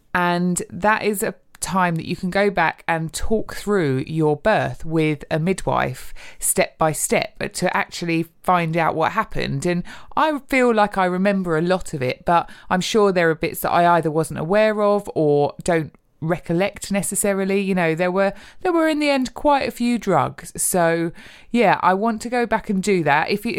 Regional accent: London, United Kingdom; although I'm from London originally, we don't live there anymore

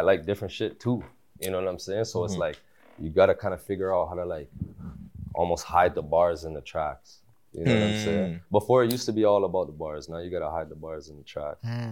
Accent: Belize; I'm from Belize.

